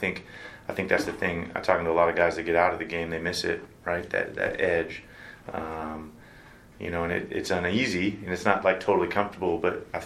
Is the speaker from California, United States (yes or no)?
yes; California, United States; I grew up in Southern California. Soccer's, like, super competitive.